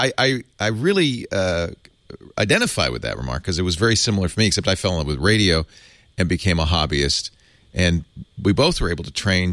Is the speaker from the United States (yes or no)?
yes; Providence, Rhode Island, United States; Another commonality, I grew up in Providence, Rhode Island.